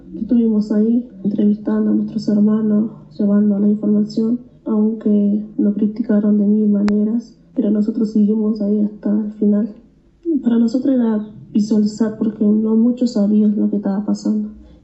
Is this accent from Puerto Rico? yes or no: no; Tres Pozos, Jujuy, Argentina; Y sigo en esta lucha que llevamos los jujeños y ahora a nivel nacional.